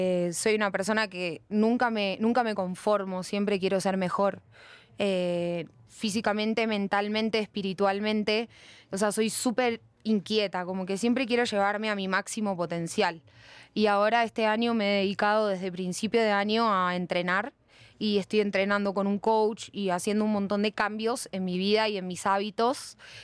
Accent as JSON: {"language": "Spanish", "region": "Buenos Aires", "country": "Argentina", "tie": "born there", "said": "O sea, yo nací en Buenos Aires, al lado del río."}